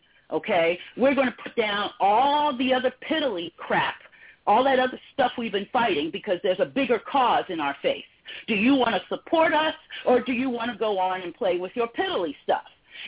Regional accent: California, United States; And I'm from California.

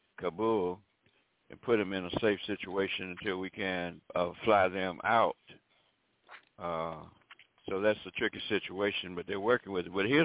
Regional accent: Alabama, United States; I have had this experience in my home state of Alabama of being told that I could not eat in a white restaurant back in the 50s.

